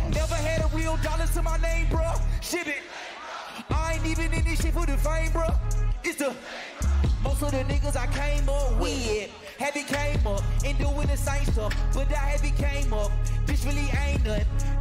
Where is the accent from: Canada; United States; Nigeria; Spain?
United States; Atlanta, Georgia; bro. I'm from East Atlanta.